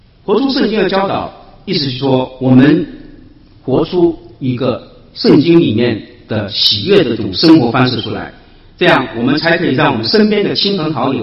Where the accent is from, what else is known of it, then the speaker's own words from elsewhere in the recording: China; 但是我们中国人的家长，他们也陪伴小孩去游泳